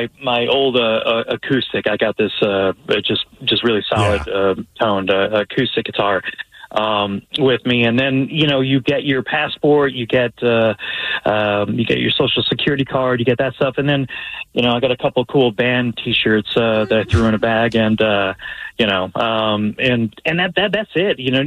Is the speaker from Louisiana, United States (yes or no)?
no; Chicago, Illinois, United States; moved away; so I'm originally from Chicago. I moved here for this job for Sumerian 11 years ago, and I have mom visiting.